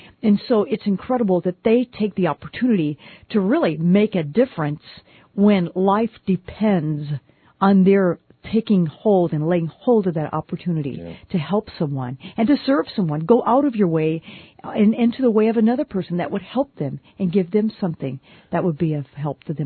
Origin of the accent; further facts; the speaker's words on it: Texas, United States; born there; I am actually from America. I was born in East Texas.